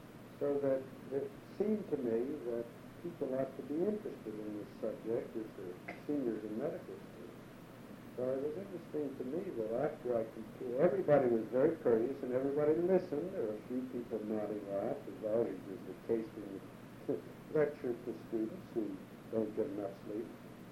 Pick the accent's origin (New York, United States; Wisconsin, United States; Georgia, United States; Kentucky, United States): New York, United States; because as a New Yorker, most New Yorkers don't like any place else as well as they do in fact.